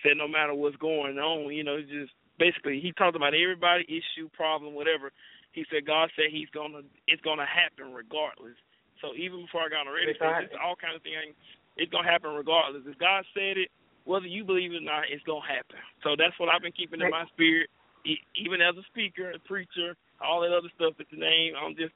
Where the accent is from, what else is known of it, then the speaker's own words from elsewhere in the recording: Moss Point, Mississippi, United States; Yeah, I'm from Moss Point, Mississippi.